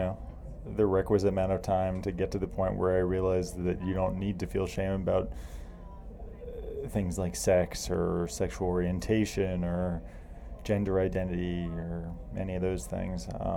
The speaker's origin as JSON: {"language": "English", "region": "the South", "country": "United States", "tie": "born or raised there", "said": "I guess on a more personal level, I grew up in the South."}